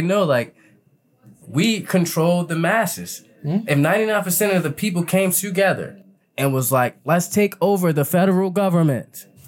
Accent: Baltimore, Maryland, United States; And they look at me like I'm crazy because I'm from Baltimore, and that's not acceptable.

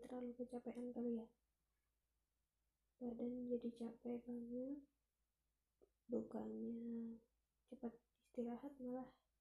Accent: Java, Indonesia; Nah yang aku suka tuh, kan aku orang Jawa ya, aku juga follow salah satu akun

